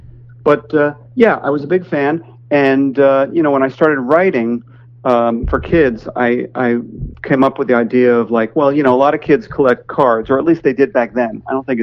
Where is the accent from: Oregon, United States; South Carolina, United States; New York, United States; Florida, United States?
New York, United States; New York City; born there; I was born in New York City, yes.